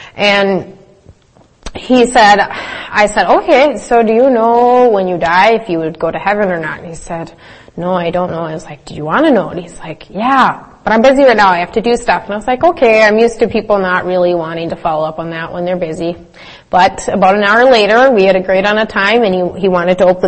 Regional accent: Grand Rapids, Minnesota, United States; hey, I'm from Grand Rapids. Well, he's holding this little trinket that says Grand Rapids, Minnesota

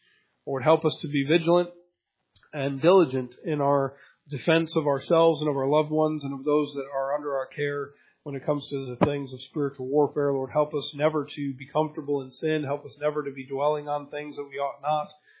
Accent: Michigan, United States; now in Lake Arthur, United States; I'm from Michigan. We don't have laws like that. You just gun it and nobody cares. Down here in Lake Arthur

